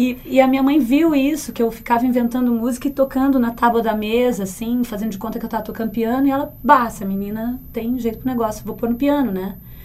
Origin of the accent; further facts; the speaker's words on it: Mato Grosso do Sul, Brazil; Do Mato Grosso do Sul.